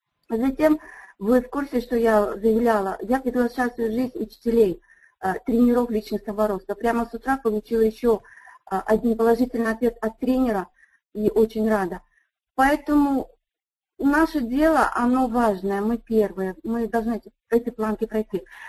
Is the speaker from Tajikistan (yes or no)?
yes; Tajikistan; хочется для своего народа, я из Таджикистана, быть вкладом, сделать что-то больше.